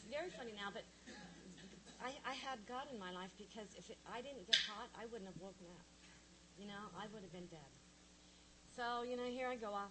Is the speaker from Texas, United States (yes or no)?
no; San Diego, California, United States; Anyway, I'm born and raised in San Diego. I come from a very large family.